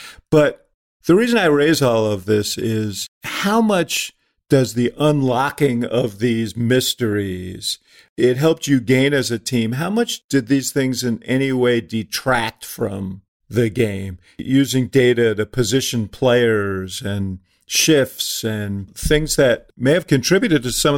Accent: Chicago, Illinois, United States; And then came out and thankfully did that for the Cubs, I say, as a Chicagoan.

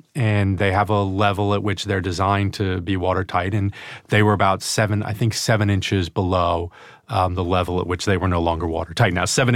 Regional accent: Albany, New York, United States; Upstate New York, from Albany.

